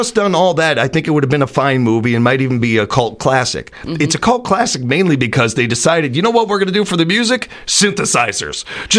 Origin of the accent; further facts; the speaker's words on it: Illinois, United States; They found out I was from Illinois, too.